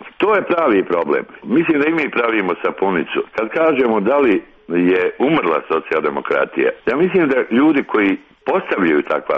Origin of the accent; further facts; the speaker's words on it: Bosnia & Herzegovina; stvaranje nekakve platforme u kojima bi mi, kao Bosanci i Hercegovci, mogli živjeti zajedno